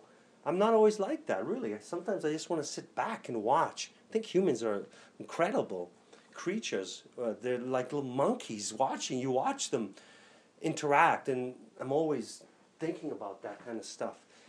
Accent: Canada; as a Canadian, you don't want to be using data on the cellular network in the States.

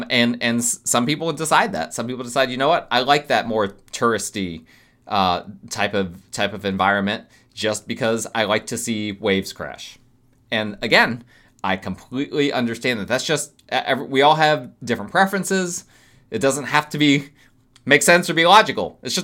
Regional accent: New Jersey, United States; now in Greenville, United States; I'm originally from New Jersey. I'm used to density. I'm used to traffic. I'm used to all of that kind of stuff. I in my formative years, I grew up in that, okay?

